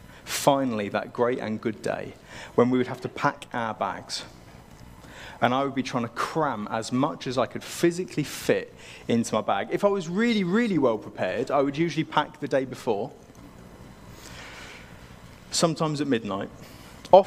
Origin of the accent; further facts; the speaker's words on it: Cambridge, East of England, United Kingdom; So I grew up in Cambridge, sort of South Cambridge in North Hertfordshire